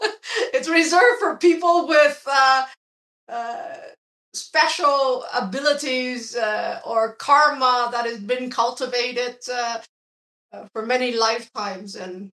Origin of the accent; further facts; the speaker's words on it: Vietnam; When I was growing up in Vietnam